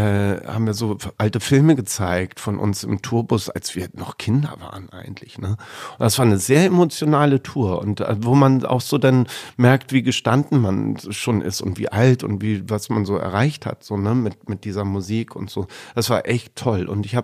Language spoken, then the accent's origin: German; Hamburg, Germany; born there; now in Ahrensburg, Germany; wenn ich in Bayern bin und mich die Leute fragen, dann sage ich, ich komme aus Hamburg. Also ich fühle mich auch, als ich bin hier geboren in Hamburg.